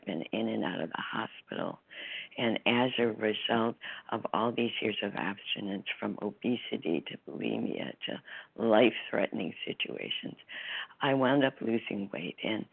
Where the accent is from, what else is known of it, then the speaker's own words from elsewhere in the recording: Chicago, Illinois, United States; now in Seattle, United States; from Seattle, Washington, formerly from Chicago, many years ago.